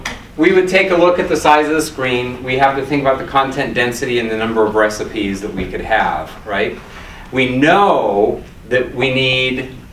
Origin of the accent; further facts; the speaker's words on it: New Orleans, Louisiana, United States; I'm from New Orleans, half coffee, half hot milk